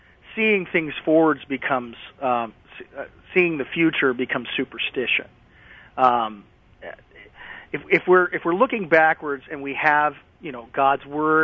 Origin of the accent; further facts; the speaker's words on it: Louisiana, United States; Sometimes, I'm from Louisiana. I was interested in going back to Louisiana.